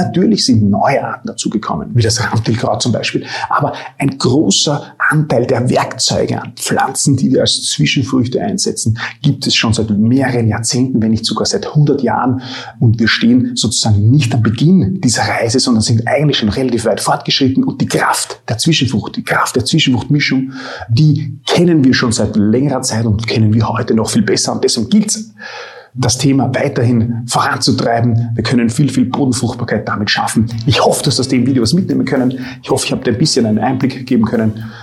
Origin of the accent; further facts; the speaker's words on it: Austria; zumindest bei uns in Österreich bemerkenswert